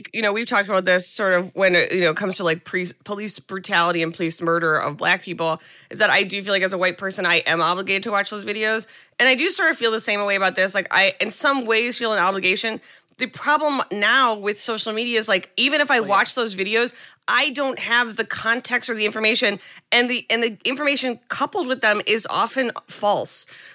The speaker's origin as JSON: {"language": "English", "country": "United States", "said": "I think it's just like, as an American, like it is yeah. our responsibility to know"}